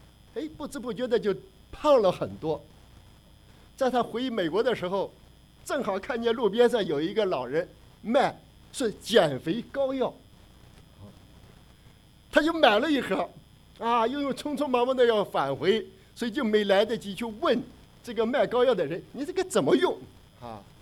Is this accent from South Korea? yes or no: no; China; 我们中国人如果说哎呀跟吃喝没关系